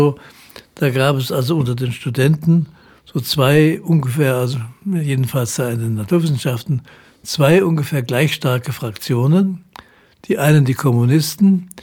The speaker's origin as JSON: {"language": "German", "country": "Germany", "said": "Ich habe gedacht, das kann ich schlecht machen als Deutscher da plötzlich."}